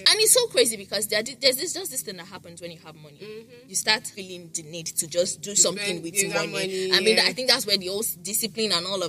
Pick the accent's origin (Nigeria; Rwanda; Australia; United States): Nigeria; You know, making money in this generation as a Nigerian, it's not easy something.